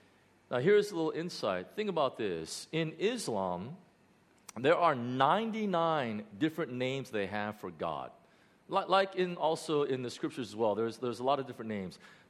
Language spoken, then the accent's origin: English; Chicago, Illinois, United States; When I grew up in Chicago, our first home that my parents bought, we had three huge crab apple trees in our backyard.